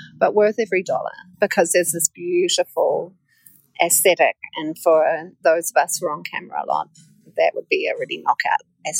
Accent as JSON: {"language": "English", "country": "New Zealand", "said": "as a New Zealander"}